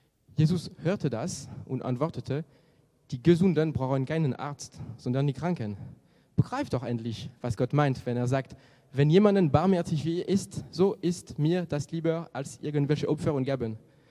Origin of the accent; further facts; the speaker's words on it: France; German is a second language; Ich komme aus Frankreich